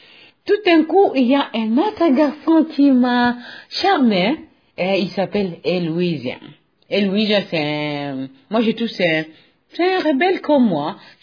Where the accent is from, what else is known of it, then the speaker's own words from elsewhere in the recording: Kivu, DR Congo; moi je viens de Kivu, dans un ghetto, là où on écoutait la musique de l'église.